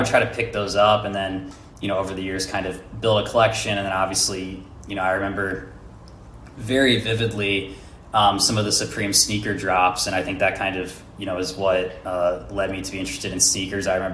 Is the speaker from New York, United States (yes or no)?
no; Philadelphia, Pennsylvania, United States; So I grew up in Pennsylvania in the Philly area